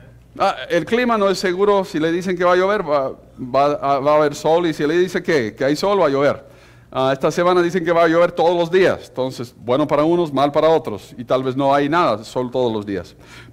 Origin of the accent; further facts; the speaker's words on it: Bogotá, Bogotá D.C., Colombia; y a la edad de 2 años fui a vivir allá. Como muchos llegan, traen sus hijos de México a vivir acá, yo fui a Colombia y ahí tuve el gozo de vivir en Bogotá, la capital, y yo viví a 2 cuadras del campín